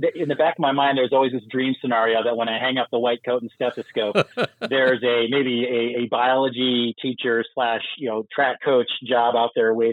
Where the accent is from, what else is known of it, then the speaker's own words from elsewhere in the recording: Yankton, South Dakota, United States; also born or lived in Indianapolis; You know, growing up in Yankton, all of our family was here or around the Midwest. So the plan was to always come back, but had a great 5 years out in Indianapolis doing my radiology and nuclear medicine training.